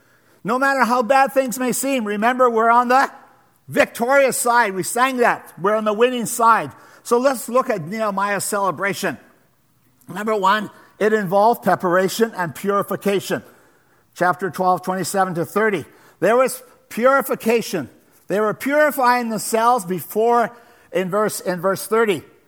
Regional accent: Alberta, Canada; now in Coquitlam, Canada; But you know, I'm from Alberta, so I'm used to shoveling snow.

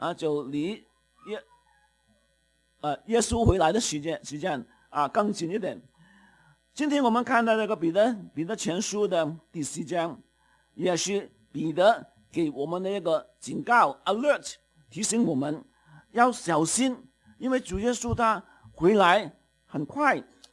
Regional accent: Canada; 特别我们加拿大人也有很多的担心

